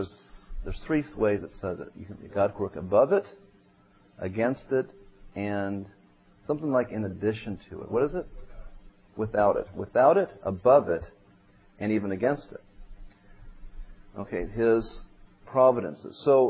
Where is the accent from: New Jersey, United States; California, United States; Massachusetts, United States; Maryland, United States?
California, United States; I'm from California, so we like to think of things revolving around that state.